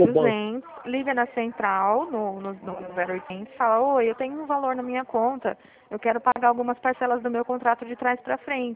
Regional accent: Dracena, São Paulo, Brazil; also born or lived in Bauru; Eu sou de Dracena. O meu DDD é 14, tá? Porque eu morava em Bauru até o ano passado.

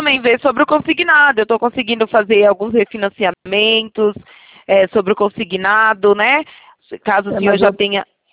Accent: Itatiba, São Paulo, Brazil; Eu sou de Itatiba, interior de São Paulo.

